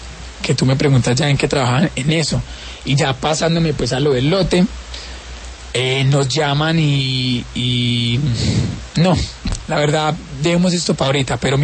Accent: La Tebaida, Quindío, Colombia; Yo soy de un pueblo cerca de Armenia que es La Tebaida. Uh-huh. Sigo toda la vida allá, mi mamá también. Mi mamá vivió 10 años en Armenia, pero yo soy de La Tebaida

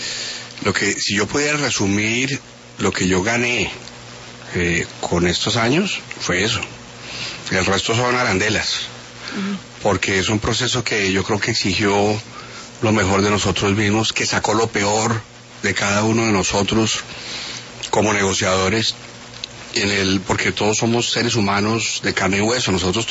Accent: Colombia; como muchos colombianos

